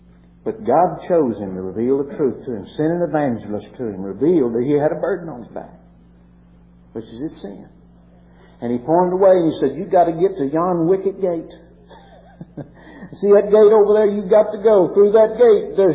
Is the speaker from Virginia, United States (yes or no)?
yes; Virginia, United States; I'm a Virginian. If the Civil War were now, Don Gray. I'm from Virginia, and that's just it.